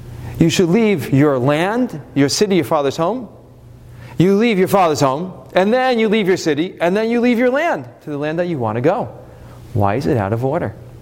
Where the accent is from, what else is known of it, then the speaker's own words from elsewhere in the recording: United States; Number one, the country we live in. I'm an American.